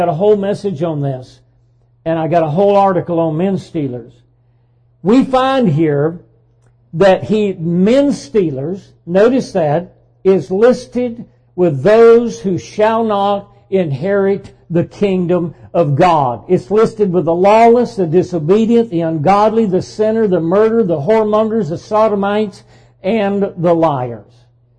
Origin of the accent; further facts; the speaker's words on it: the South, United States; And I've heard Southerners say, and I am a Southerner, and I've heard Southerners say